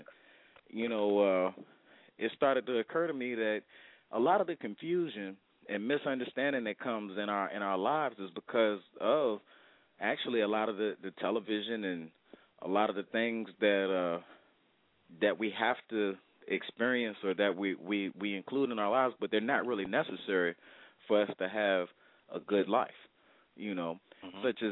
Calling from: Virginia Beach, Virginia, United States; I'm calling from Virginia Beach this evening.

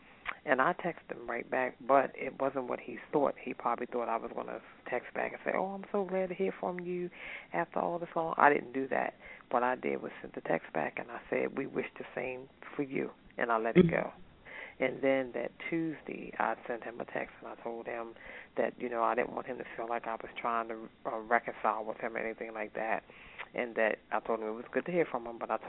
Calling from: Maryland, United States; I was calling from Maryland

